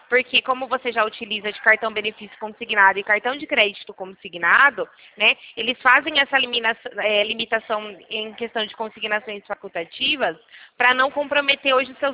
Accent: Rio Claro, São Paulo, Brazil; A gente é do interior de São Paulo, Rio Claro.

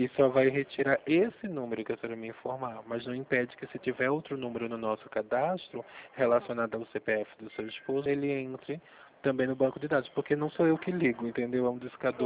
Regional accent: Pernambuco, Brazil; now in São Paulo, Brazil; Sou pernambucano, sou em São Paulo, no interior.

